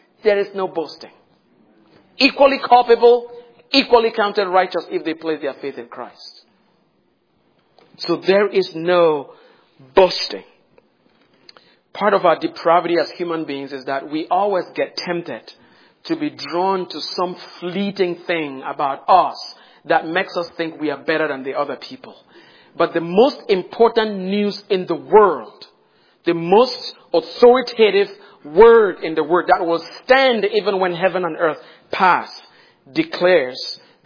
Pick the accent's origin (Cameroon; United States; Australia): Cameroon; I grew up in Cameroon, as Brother Stu mentioned, and our country has upwards of 250 tribes, ethno-linguistic groupings